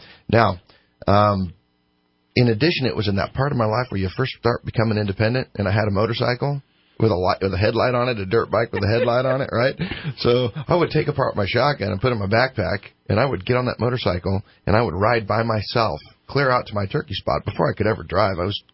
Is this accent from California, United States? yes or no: yes; Cottonwood, California, United States; Well, so I grew up in Cottonwood and in a hunting family. And when I say a hunting family, I mean every weekend, every Friday night, we ran a hound dogs throughout southern Shasta and northern Tama County.